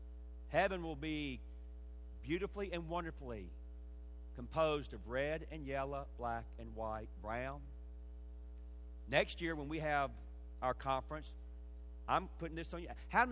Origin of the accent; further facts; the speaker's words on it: Atlanta, Georgia, United States; And I am a son of the South. I'm proud to be from the South. I grew up in Atlanta, Georgia.